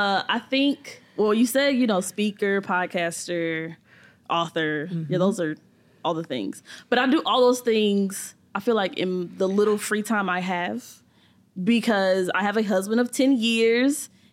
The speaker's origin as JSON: {"language": "English", "town": "St. Louis", "region": "Missouri", "country": "United States", "lives_now": "Tacoma, United States", "said": "I'm originally from St. Louis. So, Midwest girl. Definitely outcast down here in the South. But it was okay. My country swing kind of, like, fit in. But yeah, from St. Louis. We live in Tacoma, Washington, which is not Washington, D.C."}